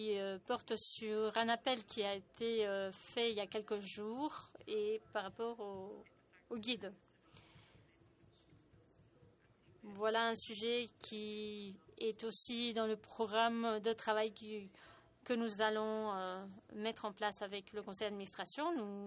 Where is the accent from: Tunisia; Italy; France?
Italy; French is a second language; Moi, je suis italien et il me faut du café.